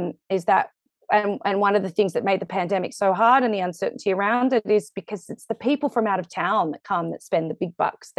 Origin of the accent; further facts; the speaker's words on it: Australia; I'm very Australian about it.